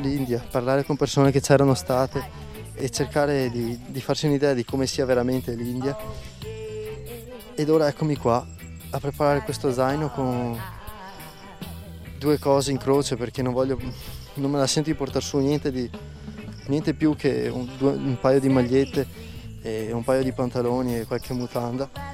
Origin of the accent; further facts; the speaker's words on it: Scorzè, Veneto, Italy; vengo da Venezia, anzi per esattezza vengo da Scorzè, un piccolo paesino in provincia di Venezia